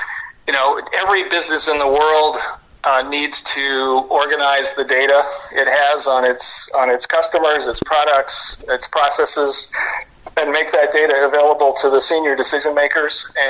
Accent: Toronto, Ontario, Canada; I'm from Toronto

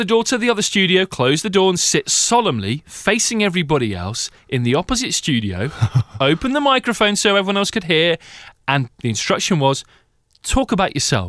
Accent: Loughborough, East Midlands, United Kingdom; I'm from Loughborough, Leicestershire.

